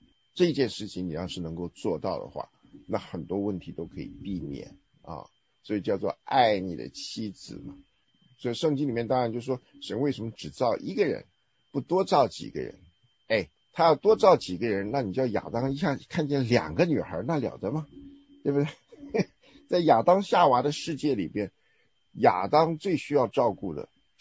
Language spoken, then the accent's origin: Chinese; China; 就有点像我们中国人讲的，就是带不上台面